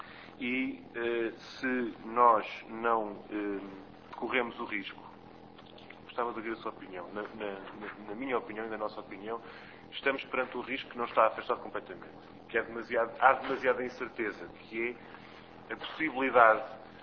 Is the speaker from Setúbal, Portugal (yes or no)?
yes; Setúbal, Portugal; Como eu sou do Distrito de Setúbal e toda a minha vida atravessei o Tejo